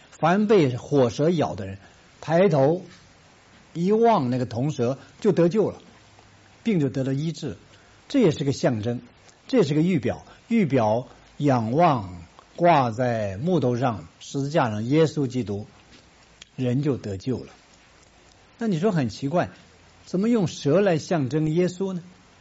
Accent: China; 我们中国人，哇，从小就受道德压力。我是过来人呢，我今年70多岁了

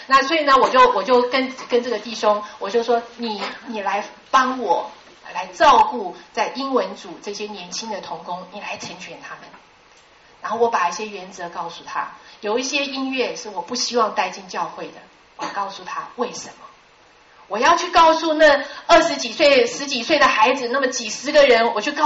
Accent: China; 我们中国人啊不容易，对不对？我们爸爸妈妈都，我们都从小就被骂大的，是不是？

